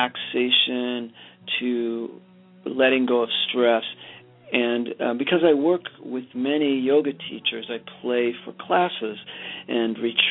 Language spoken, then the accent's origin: English; Kentucky, United States; also born or lived in Brazil; I grew up in Kentucky, partly. And so I love the emotional depth and quality of that kind of music. And I also lived in Brazil for a couple years.